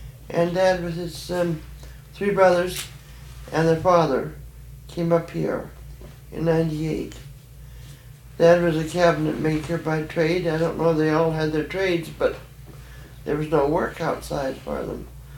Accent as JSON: {"language": "English", "town": "Dawson", "region": "Yukon", "country": "Canada", "tie": "born there", "said": "I was born in Dawson."}